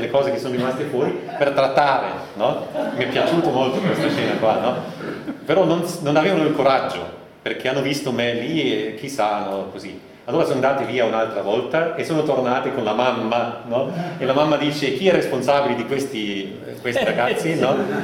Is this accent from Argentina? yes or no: no; Germany; Però io come tedesco, nell'Italia del Sud, no?